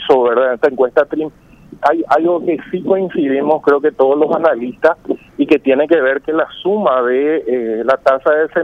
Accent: Paraguay; Somos paraguayos y tenemos que salir adelante.

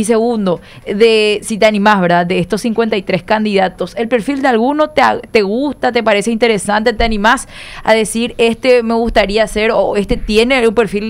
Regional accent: Fernando de la Mora, Central, Paraguay; yo soy de Fernando de la Mora

